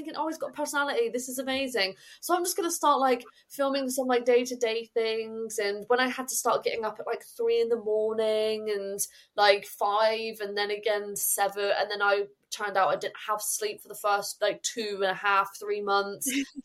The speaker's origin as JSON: {"language": "English", "town": "Exeter", "region": "South West England", "country": "United Kingdom", "said": "I'm from Exeter. So we ended up getting Sheldon from Exeter."}